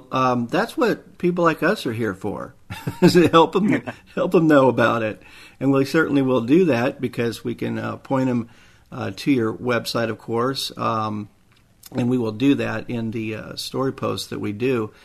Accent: Florida, United States; now in Pensacola, United States; And like I told you, you're in my hometown. I live out in the other side of the state now in Pensacola

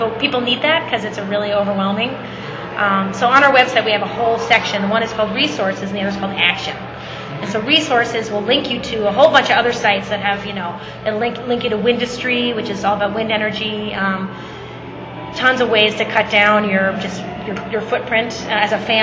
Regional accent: Boston, Massachusetts, United States; I'm from Boston, Massachusetts.

